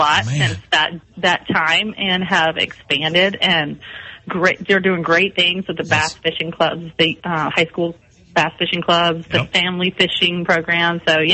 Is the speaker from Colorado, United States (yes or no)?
no; Mount Pleasant, South Carolina, United States; So I grew up here in Mount Pleasant, and I don't remember, but taking naps on the bow of the boat when I was a tiny baby. Right out in the Charleston Harbor.